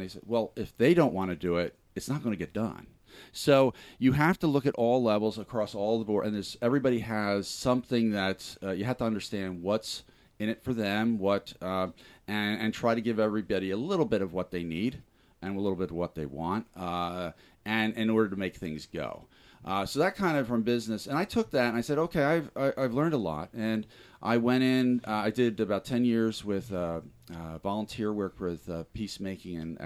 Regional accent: Jenkintown, Pennsylvania, United States; I grew up in Jenkintown, Montgomery County. I lived in Montgomery County my entire life until about 2 years ago. I moved to South Philadelphia when I remarried.

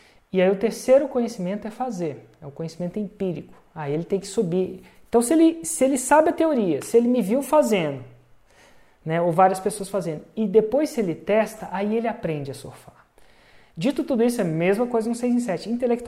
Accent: Brasília, Federal District, Brazil; Eu falo isso que eu sou de Brasília, né?

